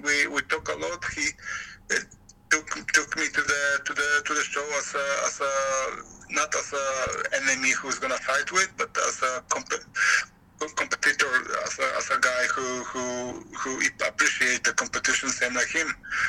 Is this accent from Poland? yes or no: yes; Poland; English is a second language; now in Norway; I'm Polish, but I came from Norway, so I was the first guy who represent Norway